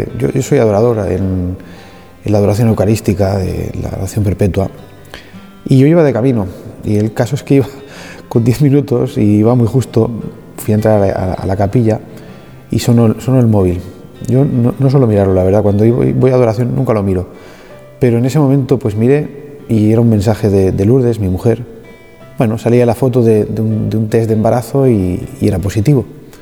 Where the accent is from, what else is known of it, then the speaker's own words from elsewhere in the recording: Rubí, Catalonia, Spain; soy de aquí de Rubí, en Barcelona. Trabajo para una cadena de alimentación y estoy casado y soy padre de 5 hijos.